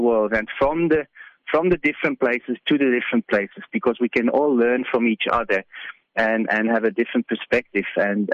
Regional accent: Switzerland; English is a second language; now in South Africa; I'm indeed from Switzerland, and did my first trip to South Africa in the year 2000

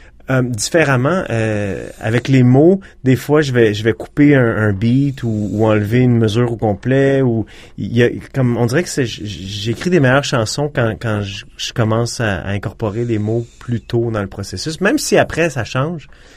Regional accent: Montreal, Quebec, Canada; Je suis né à Montréal, j'ai passé les 30 premières années de ma vie là. Alors, je pense que peu importe où je vais décider d'aller vivre, je reste un Montréalais.

